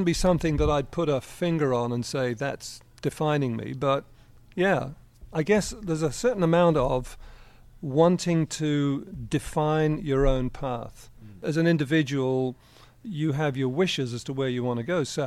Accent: France; also born or lived in England; I'm not English. My parents are French. So I grew up partially in France, partially in England.

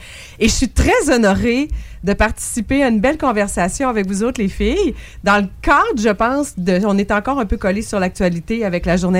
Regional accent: Jonquière, Quebec, Canada; Moi, je suis une fille de Jonquière. J'ai grandi au Saguenay

